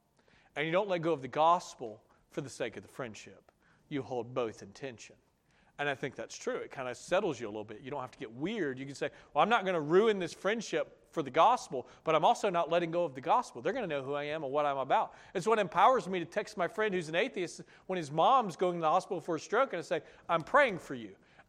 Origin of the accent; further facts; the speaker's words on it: Georgia, United States; So I grew up in Northwest Georgia. I was a kid with blue hair.